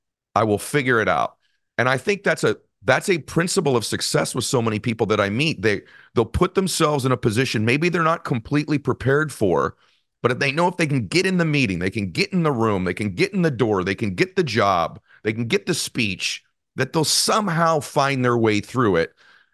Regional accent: Weymouth, Massachusetts, United States; born there; well, I was born in Weymouth, but I've been a lifetime fan.

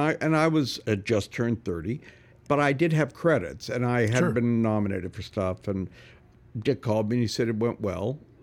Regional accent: Canada; I just assumed, being Canadian, that I was just supposed to do the right thing

